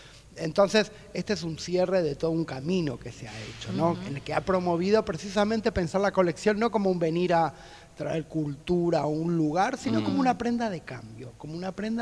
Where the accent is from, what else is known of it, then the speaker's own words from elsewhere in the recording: Buenos Aires, Argentina; como buena porteña